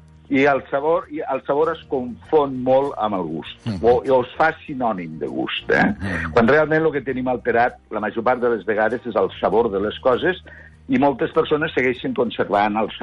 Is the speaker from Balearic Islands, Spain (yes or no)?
no; Catalonia, Spain; al poble, que jo sóc del Pallars